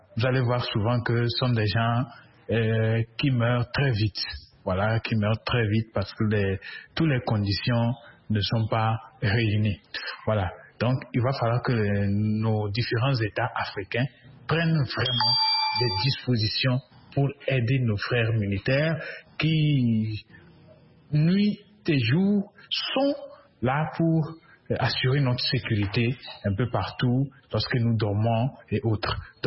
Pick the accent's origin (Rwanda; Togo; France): Togo; c'est un sujet très préoccupant chez nous en Afrique et plus particulièrement au Togo.